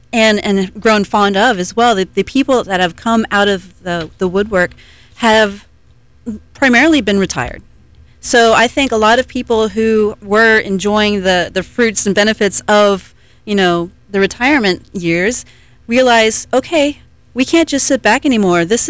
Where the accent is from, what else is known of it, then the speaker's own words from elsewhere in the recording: Florida, United States; I was born and raised in Seminole County. So if you know where Wekiwa Springs State Park is, I grew up there, about 5 minutes away from there. And so I was blessed with an outdoor Florida childhood.